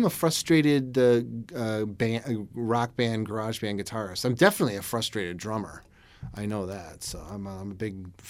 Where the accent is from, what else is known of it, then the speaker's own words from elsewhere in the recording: Buffalo, New York, United States; And growing up in Buffalo